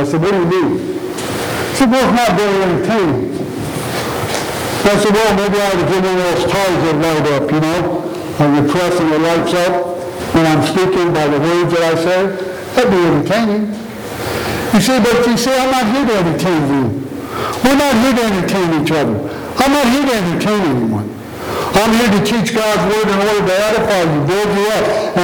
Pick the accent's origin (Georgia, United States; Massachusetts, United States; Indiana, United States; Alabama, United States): Indiana, United States; You know, when I grew up in Indiana, the Roman Catholic Church lived in my town, they had a Monte Carlo night.